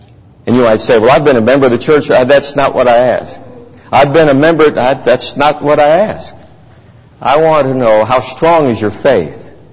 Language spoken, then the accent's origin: English; Detroit, Michigan, United States; Said, it's not from Memphis. I grew up in Detroit. So we have chains. We know what chains are.